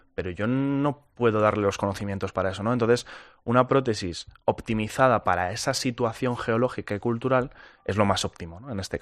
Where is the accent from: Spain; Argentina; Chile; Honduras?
Spain; Madrid, Community of Madrid; sobre todo porque yo soy de Aluche